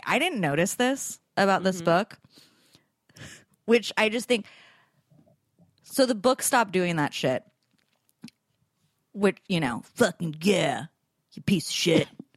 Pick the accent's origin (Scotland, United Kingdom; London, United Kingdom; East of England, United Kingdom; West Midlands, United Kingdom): Scotland, United Kingdom; Hey, I'm Scottish, so I'm going to tell it like it is. That's my Scottish accent.